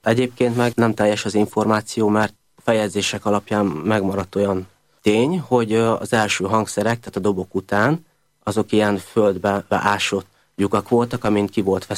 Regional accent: Tiszafüred, Jász-Nagykun-Szolnok, Hungary; also born or lived in Miskolc; now in Budapest, Hungary; Én Miskolcon születtem, de Tiszafüreden nőttem föl. Ez lesz a harmadik éve most már, hogy így Budapesten élek.

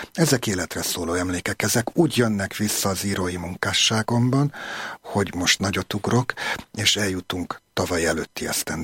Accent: Újpest, Budapest, Hungary; now in Monor, Hungary; én egy újpesti legény vagyok. Talán 2 éves lehettem, amikor szüleim Újpesten vettek egy lakást. Gyakorlatilag én ott nőttem föl.

